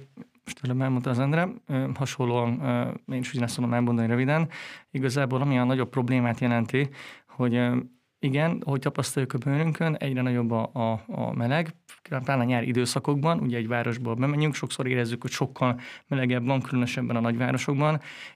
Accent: Győr, Győr-Moson-Sopron, Hungary; vagy akár én Győrből, ahonnan jöttem, szintén voltak utcák

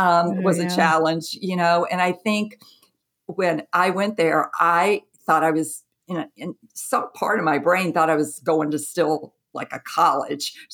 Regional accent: Jackson, Mississippi, United States; I grew up in the South in Jackson, Mississippi. So very much Southern, the Bible Belt, a lot of racial tension in that area. But yeah, it was Mississippi.

